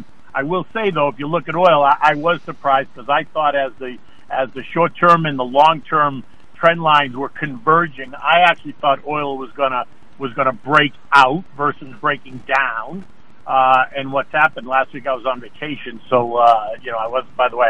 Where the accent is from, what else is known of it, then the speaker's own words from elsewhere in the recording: Cape Cod, Massachusetts, United States; now in Florida, United States; Well, I'm from Cape Cod, right? So it's really going home for me.